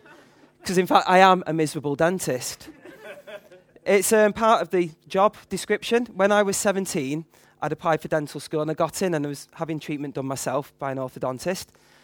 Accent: Manchester, North West England, United Kingdom; I'm a miserable Mancunian. I'm from Manchester and people from Manchester aren't known for their sunny disposition.

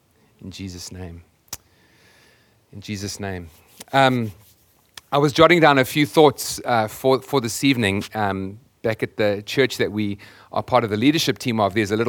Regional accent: United Kingdom; And I realized that I'm British when the first thing that I wanted to do climbing off the airplane was eat a pork pie.

